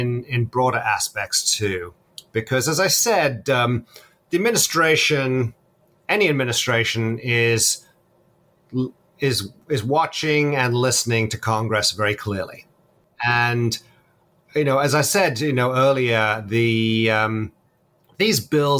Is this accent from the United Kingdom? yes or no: yes; United Kingdom; now in United States; I'm British originally